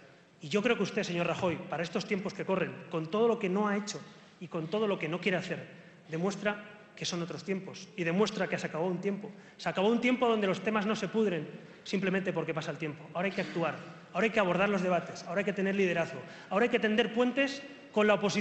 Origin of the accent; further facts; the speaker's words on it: Barcelona, Catalonia, Spain; born there; com a ciutadà espanyol nascut a Barcelona i com a català